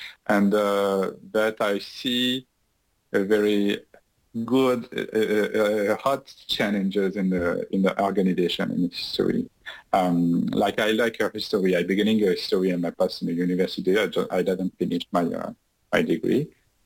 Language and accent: English; Auvergne-Rhône-Alpes, France; English is a second language; also born or lived in Limousin; now in Canada; I come from France in Auvergne in volcano in the center, in the middle and center in France. Yeah, you have a old, very old volcano in France. So I come from Auvergne and Limousin.